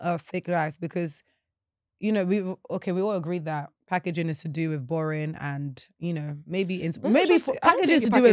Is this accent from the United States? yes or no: no; London, United Kingdom; You know, I grew up in the London.